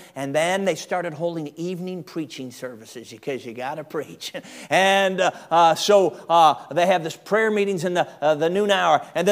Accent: Chicago, Illinois, United States; Oh, wow. I grew up in Chicago. This is amazing.

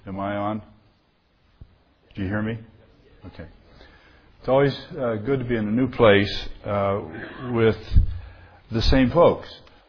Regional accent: Ireland; not because I'm Irish, but because Jesus reigns.

